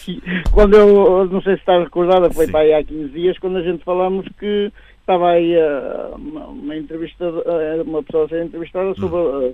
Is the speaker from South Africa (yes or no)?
no; Murtosa, Aveiro, Portugal; eu sou da Mortosa